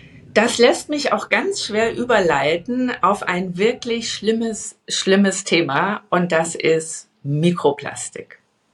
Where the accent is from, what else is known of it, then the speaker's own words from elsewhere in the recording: Bavaria, Germany; Ich komme aus dem Bayerischen Wald